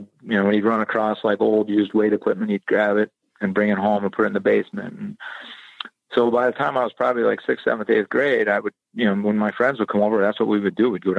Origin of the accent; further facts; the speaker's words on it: Illinois, United States; growing up in the South suburbs of Chicago and having the Cubs and the Sox, I went to my first baseball game.